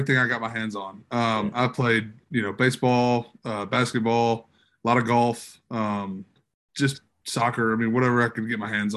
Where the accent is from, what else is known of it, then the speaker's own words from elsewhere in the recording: Monroe, Louisiana, United States; Yeah, originally, you know, from Monroe, Louisiana, little northeast corner of Louisiana, you know, kind of a small town